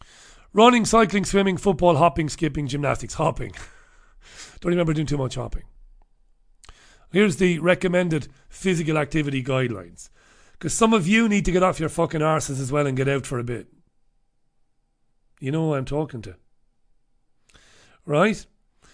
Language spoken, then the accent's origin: English; Waterford, Munster, Ireland; I grew up in Ballybeg in Waterford City. I grew up in Ballybeg on Priory Lawn in Ballybeg. Ballybeg is a big housing estate, and it's comprised of lots of different neighbourhoods.